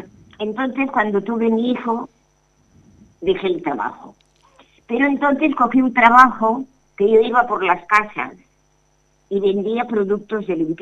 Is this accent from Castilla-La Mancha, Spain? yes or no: no; Barcelona, Catalonia, Spain; Yo de Barcelona.